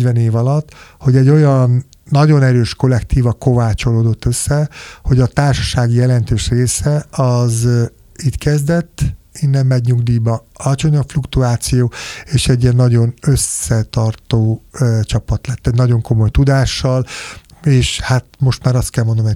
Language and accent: Hungarian; Paks, Tolna, Hungary; én őspaksi vagyok, tehát én ott születtem, több száz évre Paks, és még emlékszem gyerekkoromban, amikor megérkezett az atomerőmű. Én 72-ben születtem